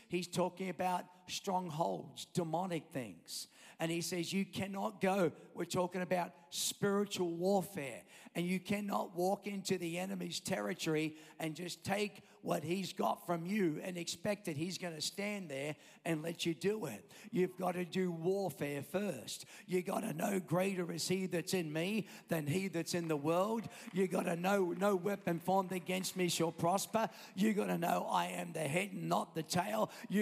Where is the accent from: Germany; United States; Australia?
Australia; we grew up in Australia, and Australians just don't